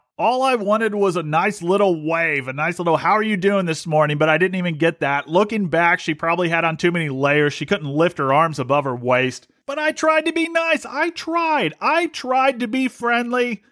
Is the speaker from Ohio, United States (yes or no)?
yes; Ohio, United States; Well, let's see. I grew up in Ohio. I've lived poor part of my life.